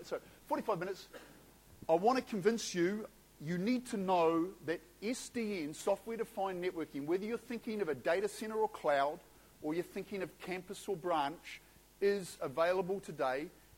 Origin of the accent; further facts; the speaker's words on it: Wellington, New Zealand; I'm from Wellington … 56 years old, married, three children, live rurally out of Wellington, 18 kilometres from Parliament.